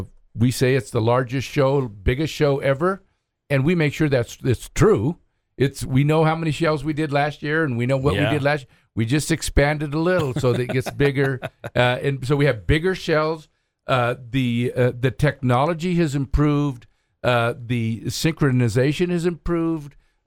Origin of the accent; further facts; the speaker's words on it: Vancouver, Washington, United States; now in Idaho Falls, United States; Well, prior to that, I came from Vancouver, and we did the fireworks show in Vancouver, Washington.